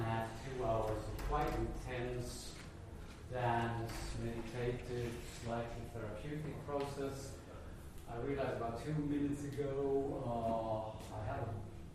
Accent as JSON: {"language": "English", "country": "Sweden", "tie": "born or raised there", "moved": "yes", "lives_now": "Germany", "said": "I'm born, I grew up in Sweden, live in Germany for pretty much half of my life right now."}